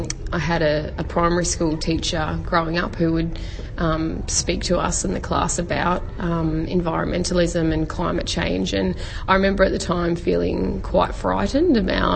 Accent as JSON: {"language": "English", "region": "Tasmania", "country": "Australia", "tie": "born or raised there", "said": "growing up in Tasmania too, there's a big green movement down there."}